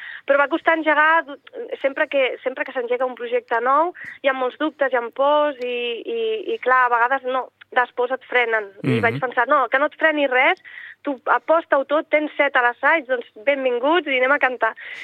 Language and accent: Catalan; Catalonia, Spain; jo era nouvinguda aquí, jo sóc del Baix Llobregat uh-huh. i vaig venir a viure aquí per motius de feina